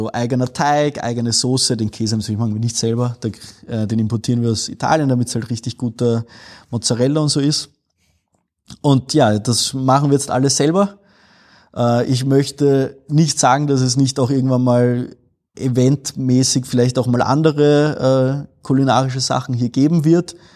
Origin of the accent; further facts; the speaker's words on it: Vienna, Austria; now in Linz, Austria; ich als Wiener, also ich komme ja aus Wien, bin jetzt hier in Linz gelandet